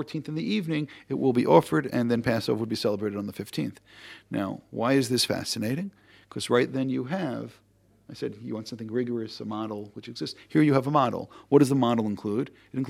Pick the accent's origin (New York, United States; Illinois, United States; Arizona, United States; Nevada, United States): New York, United States; New York City; Growing up in Brooklyn, New York, that was a very acceptable answer.